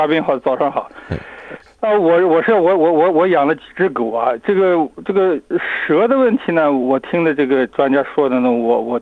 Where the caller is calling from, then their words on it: Melbourne, Victoria, Australia; 因为这个我是墨尔本的